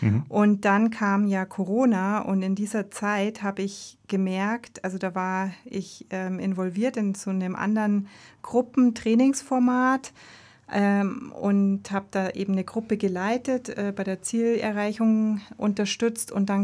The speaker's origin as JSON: {"language": "German", "town": "Eching", "region": "Bavaria", "country": "Germany", "tie": "born or raised there", "said": "in meinem Heimatort, in dem ich aufgewachsen bin, bei einem Musikfestival war. Bei der Brasswiesen in Eching."}